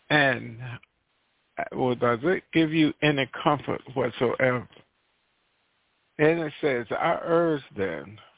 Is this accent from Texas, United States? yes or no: no; North Carolina, United States; And I grew up in the South. There was not that much hatred where I grew up in North Carolina as it is now. And I'm still back in North Carolina. I'm in the western part of North Carolina.